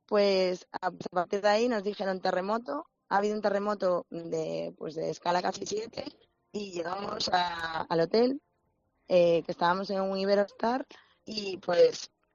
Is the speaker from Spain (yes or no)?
yes; Vigo, Galicia, Spain; somos de Vigo